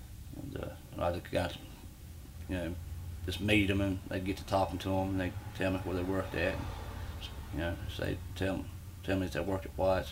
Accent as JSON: {"language": "English", "town": "Richlands", "region": "Virginia", "country": "United States", "tie": "born there", "said": "I was born in Southwest Virginia, Richlands, Virginia. My father, he worked in the coal mines."}